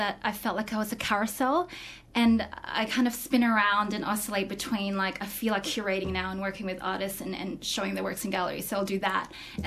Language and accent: English; Australia; I guess being dual as well, being Australian, being Filipina, I guess being loyal to both cultures is good too as a multicultural person.